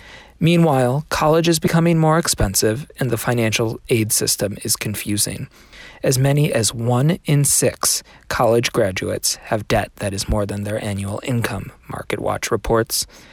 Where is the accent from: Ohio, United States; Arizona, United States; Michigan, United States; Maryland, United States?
Maryland, United States; Baltimore; from Baltimore, Maryland.